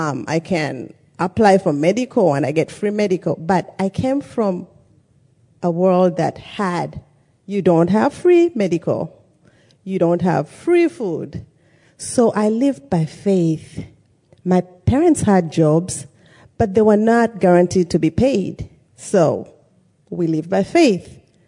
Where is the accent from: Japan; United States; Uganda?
Uganda; I'm from Uganda. That's east of Africa.